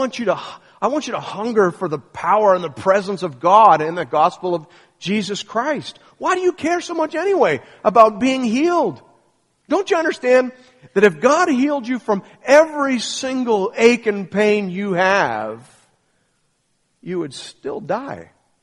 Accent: England, United Kingdom; I get tears in my eyes, and I'm like, I'm English.

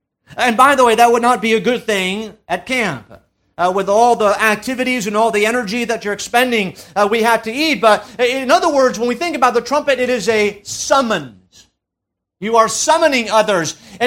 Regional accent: France; She didn't grow up in France. I did.

